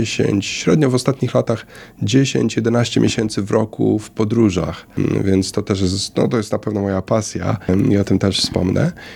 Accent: Łódź, Łódź Voivodeship, Poland; born there; mimo że urodziłem się w Łodzi, nigdy nie przyzwyczaiłem się do zimy.

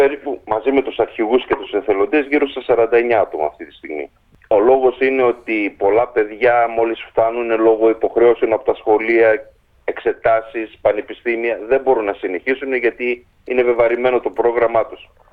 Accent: Greece; Εμείς σαν Έλληνες προσκόποι προσπαθούμε να κρατήσουμε ορισμένα ήθη και έθιμα ελληνικά.

